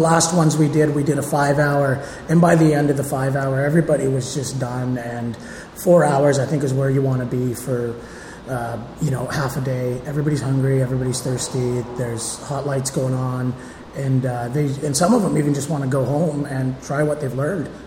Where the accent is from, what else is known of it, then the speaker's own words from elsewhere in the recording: Canada; You can find me at … you can find Brad